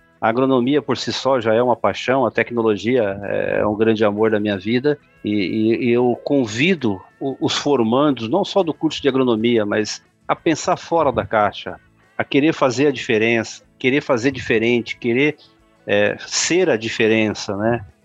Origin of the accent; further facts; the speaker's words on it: Brazil; Bom, assim, eu sou brasileiro, né